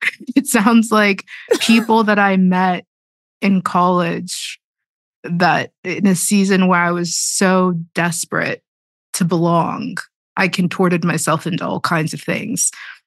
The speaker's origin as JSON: {"language": "English", "town": "Pittsburgh", "region": "Pennsylvania", "country": "United States", "tie": "born or raised there", "said": "I didn't really have many choices. I grew up in Pittsburgh. I grew up in the city"}